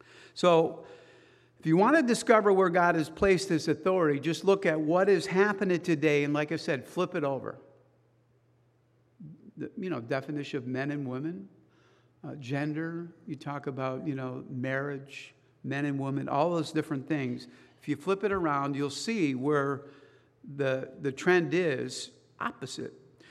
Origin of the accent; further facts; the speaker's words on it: Chicago, Illinois, United States; I grew up in Chicago. I've met some bad cops there growing up.